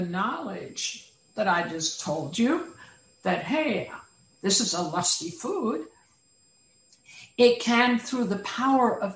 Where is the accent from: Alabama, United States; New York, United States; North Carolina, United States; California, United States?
California, United States; Now, as a Californian